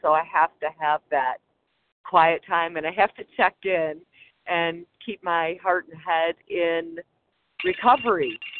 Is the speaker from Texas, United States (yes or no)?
no; Michigan, United States; from Michigan.